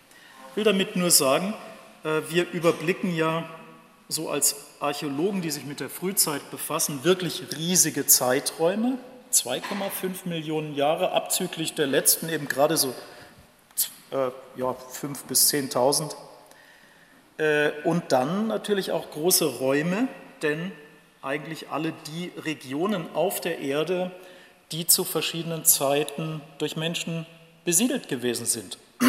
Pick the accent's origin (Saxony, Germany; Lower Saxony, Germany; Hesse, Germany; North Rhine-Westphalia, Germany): North Rhine-Westphalia, Germany; Cologne; Es ist ja irgendwie doch was Besonderes an einem 11. November als Kölner.